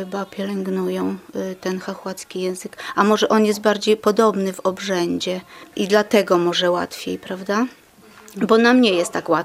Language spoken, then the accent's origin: Polish; Lublin Voivodeship, Poland; my generalnie to jesteśmy stąd, znaczy swai, jakbyśmy powiedzieli po chachłacku. Swai, czyli pochodzimy raczej z tego zakola, Bugu, tam gdzie mieszkamy w okolicach Janowa Podlaskiego.